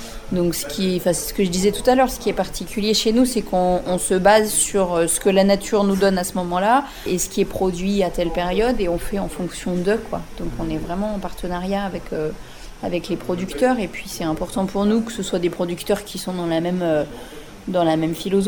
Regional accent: Bourgogne-Franche-Comté, France; Moi, je suis originaire du Mâconnais et je suis d'une famille viticole

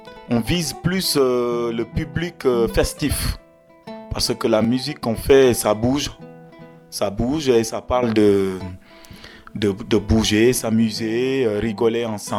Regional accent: Casamance, Senegal; Casamance, c'est là d'où je viens. Casamance, c'est dans le sud du Sénégal.

